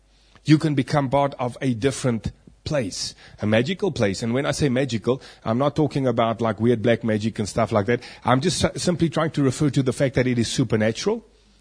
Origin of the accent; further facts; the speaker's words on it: South Africa; I am a South African. Why can I say that? I can say that because I was born into a country called South Africa, and my birthright gives me citizenship.